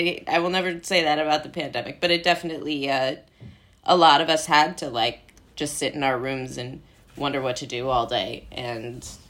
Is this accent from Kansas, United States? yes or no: no; Brooklyn, New York, United States; I was born and raised in Park Slope, Brooklyn, where I went to the Berklee Carroll School for most of my life.